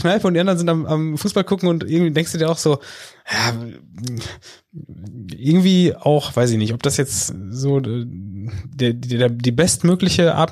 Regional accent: Dortmund, North Rhine-Westphalia, Germany; Und ich so, also Dortmund die Ecke, hab mich reingeschmuggelt

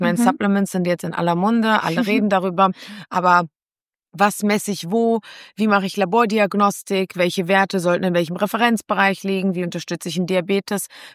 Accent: Berlin, Germany; ich komme aus Berlin, ich bin hier geboren

